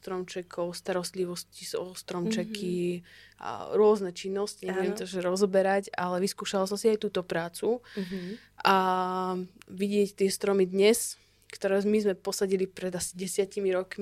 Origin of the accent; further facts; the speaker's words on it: Banská Bystrica Region, Slovakia; now in Bratislava, Slovakia; Ja som vyrastala na Horehroni a to je oblasť, kde ten život oproti tej Bratislave, kde som teraz, je taký kľudnejší.